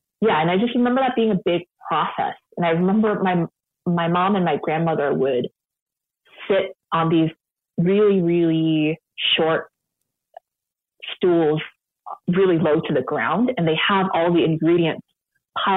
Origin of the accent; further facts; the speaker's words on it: San Francisco, California, United States; who I grew up in San Francisco, but she lived in New York